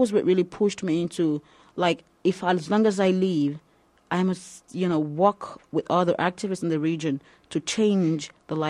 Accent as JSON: {"language": "English", "region": "Lagos", "country": "Nigeria", "tie": "born or raised there", "said": "I was born in Lagos. And I attended schools in Lagos, my primary and secondary school."}